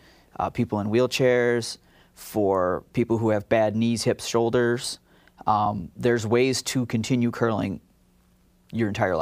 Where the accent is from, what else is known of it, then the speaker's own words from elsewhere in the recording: Detroit, Michigan, United States; Well, I grew up in the Detroit area, and I would watch curling on the weekends on the Canadian TV.